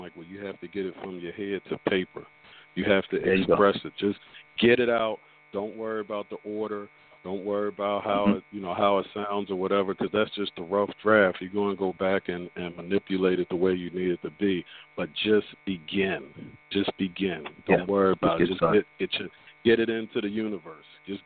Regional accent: Philadelphia, Pennsylvania, United States; I'm an author from South Philadelphia.

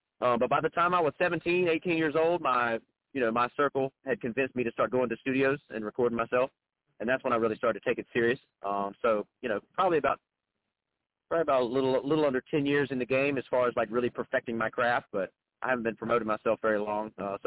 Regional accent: Wilmington, North Carolina, United States; I'm from Wilmington, North Carolina. I was born and raised in Wilmington, well, right outside of Wilmington, country boy at heart. So grew up on a farm

